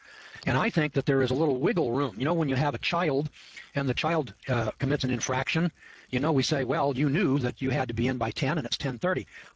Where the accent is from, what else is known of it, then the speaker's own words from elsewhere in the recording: Idaho, United States; Now, I was from Idaho, and in Idaho, we have a 30-day appellate rule